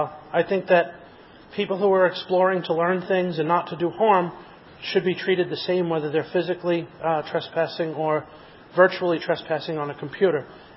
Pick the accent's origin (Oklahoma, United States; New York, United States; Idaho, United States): New York, United States; because I come from New York State.